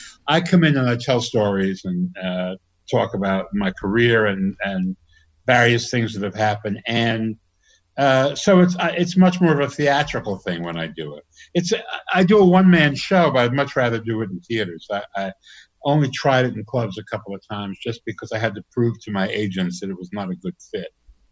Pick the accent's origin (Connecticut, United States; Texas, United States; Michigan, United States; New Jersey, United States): New Jersey, United States; Paterson; also born or lived in New York; I was born in New York and taken to Paterson.